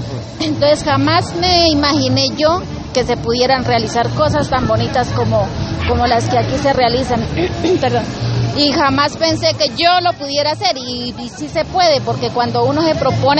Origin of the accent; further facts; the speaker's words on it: Popayán, Cauca, Colombia; Yo soy de Popayán y hace 3 años y medio estoy acá.